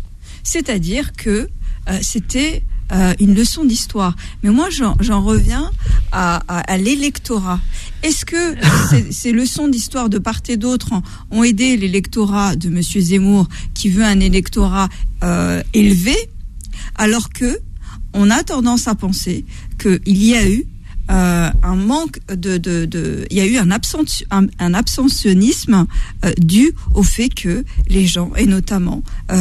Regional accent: France; On est français et fier.

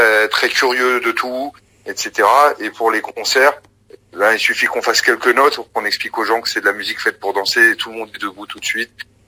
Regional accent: Paris, Île-de-France, France; J'ai grandi à Ménilmontant, donc c'est un quartier où il y a beaucoup d'Algériens, notamment des Kabyles, mais pas que, il y a beaucoup d'Algériens en général.

